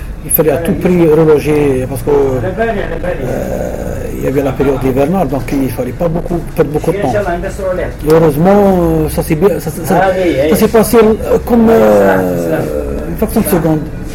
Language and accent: French; Algeria; Quand on est algérien.